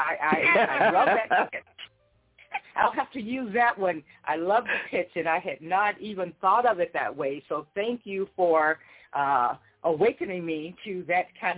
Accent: Indianola, Mississippi, United States; I was born in Indianola, Mississippi, and it is the hometown of … He is actually buried there.

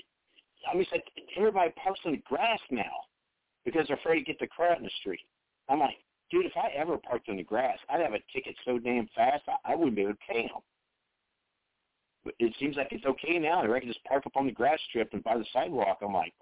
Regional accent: Dayton, Ohio, United States; when I tell people I'm originally from Dayton, Ohio, they go, oh, my God, I hear it's bad out there.

